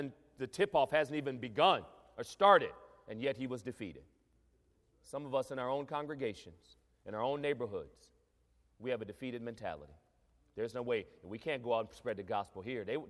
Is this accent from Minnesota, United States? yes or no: no; Ohio, United States; And see, I grew up in Ohio.